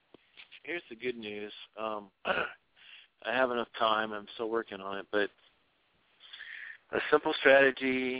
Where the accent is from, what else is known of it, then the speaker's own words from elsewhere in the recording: Iowa, United States; also born or lived in Maryland; now in California, United States; No, I'm originally from Iowa, but I'm out in California now.